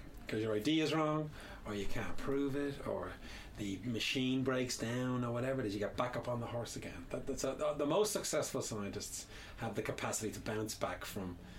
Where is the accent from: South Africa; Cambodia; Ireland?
Ireland; Bray, County Wicklow; Remember, I grew up in Bray in Wicklow, you know, and we used to go hiking up in the Wicklow Mountains.